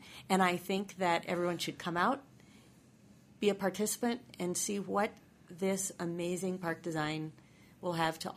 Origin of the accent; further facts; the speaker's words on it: Phoenix, Arizona, United States; I'm proud to say I'm a fourth generation Phoenician and Arizonan. I was born here in Phoenix, North Central Phoenix, back when that was the edge of our city.